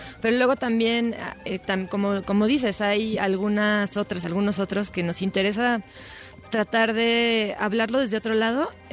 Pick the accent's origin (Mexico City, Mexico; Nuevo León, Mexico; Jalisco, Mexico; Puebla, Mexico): Mexico City, Mexico; Gustavo A. Madero; yo soy de Gustavo Madero, soy muy del norte de la ciudad